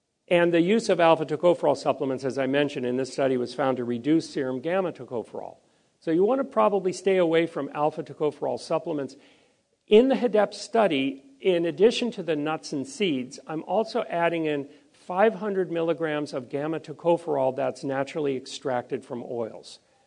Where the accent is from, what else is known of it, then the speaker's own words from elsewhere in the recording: Maui, Hawaii, United States; As you heard, I'm from Maui.